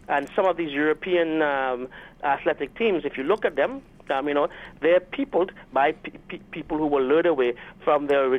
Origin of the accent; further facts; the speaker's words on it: Trinidad & Tobago; now in Canada; I grew up in Trinidad and Tobago. I'm working and teaching in Canada, right?